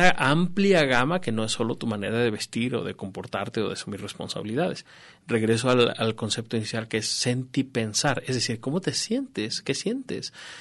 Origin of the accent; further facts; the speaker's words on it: Mexico; en mi país, en México